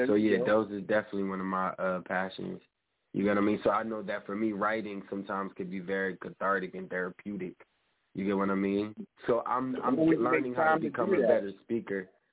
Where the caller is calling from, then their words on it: New Jersey, United States; I'm calling from Jersey.